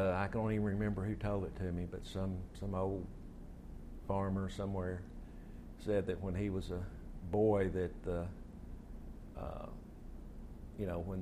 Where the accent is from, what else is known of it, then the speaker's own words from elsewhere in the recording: Knoxville, Tennessee, United States; I grew up in Knoxville, which is, you know, about probably 10, 15 miles from Seymour